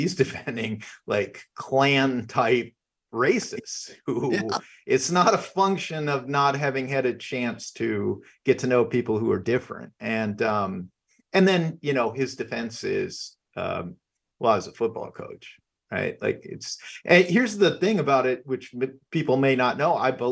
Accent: River Falls, Wisconsin, United States; I grew up in River Falls. There were no minorities in River Falls. It was completely white when I was growing up there in the 70s and 80s.

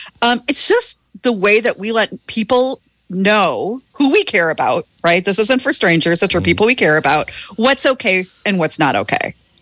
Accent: Midwest, United States; one of the toughest things about growing up in the Midwest and the Midwest nice is the fact that we have told people that they don't get to express their emotions or opinions or tell people no.

